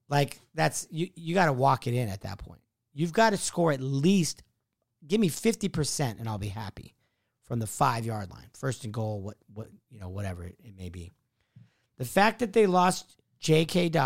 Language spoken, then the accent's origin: English; Las Vegas, Nevada, United States; Listen, I'm from Vegas. I'm not trying to talk shit.